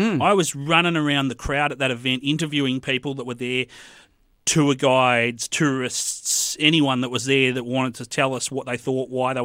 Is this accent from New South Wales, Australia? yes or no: yes; New South Wales, Australia; the very far south coast of New South Wales.